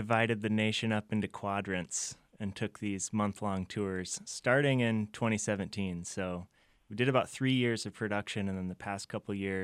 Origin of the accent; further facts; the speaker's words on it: Michigan, United States; I was living in Los Angeles. I'm from Michigan originally.